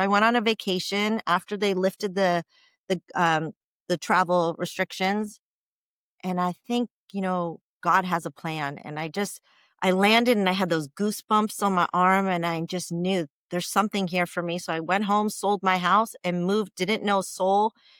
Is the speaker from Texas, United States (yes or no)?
no; Calabasas, California, United States; It happened in the Valley. I'm from Calabasas, California. So it was in the Valley.